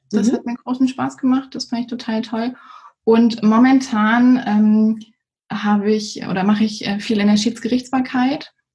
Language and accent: German; Dortmund, North Rhine-Westphalia, Germany; Ich komme auch aus dem Ruhrpott, ich komme gebürtig aus Dortmund. Und ja, lebe jetzt aber in Frankfurt und bin auch hier in der Nähe von Frankfurt aufgewachsen.